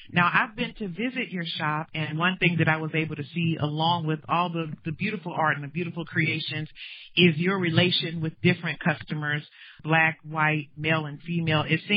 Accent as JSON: {"language": "English", "town": "Charlotte", "region": "North Carolina", "country": "United States", "tie": "born or raised there", "said": "I know I grew up here in Charlotte, North Carolina"}